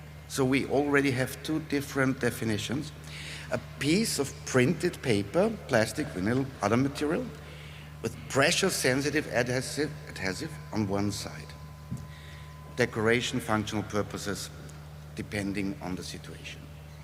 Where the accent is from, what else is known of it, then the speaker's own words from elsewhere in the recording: Austria; English is a second language; So, I'm coming from Austria. And so the German, Austrian, or German-speaking community is a little bit closer to me.